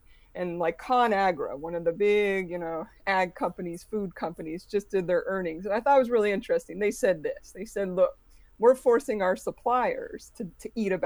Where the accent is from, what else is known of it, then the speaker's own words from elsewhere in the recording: Pennsylvania, United States; I'm from Pennsylvania as well, the middle part